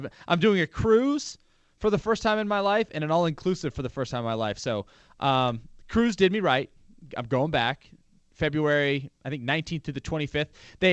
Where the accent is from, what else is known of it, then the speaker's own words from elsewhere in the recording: Lorain, Ohio, United States; Living in Lorain, like when I was born and raised in Lorain, Elyria, yeah.